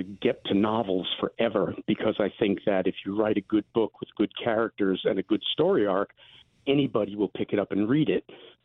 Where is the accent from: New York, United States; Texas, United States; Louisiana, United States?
New York, United States; New York City; I grew up in New York City, and there were a lot of kids whose grandparents and even parents had numbers on their arms from the camps